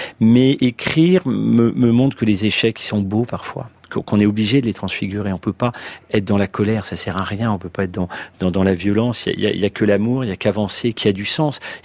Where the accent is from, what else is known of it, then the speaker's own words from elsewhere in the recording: Valenciennes, Hauts-de-France, France; des babysitters, on disait des nounous à l'époque, qui me gardaient quand j'étais petit à Valenciennes